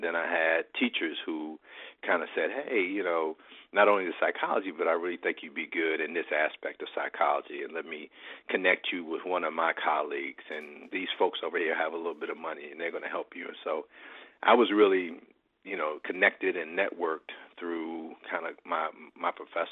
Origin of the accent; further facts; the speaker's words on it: Arlington, Virginia, United States; I was born in Arlington, Virginia. I spent all of my childhood there and then went off to college in 1984.